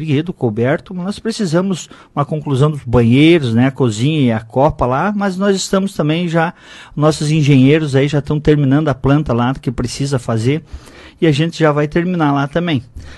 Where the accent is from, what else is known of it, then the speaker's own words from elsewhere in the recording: Lajeado Bonito, Brazil; eu sou, né, lá do Lajeado Bonito, nasci de lá, nasci lá no Lajeado Bonito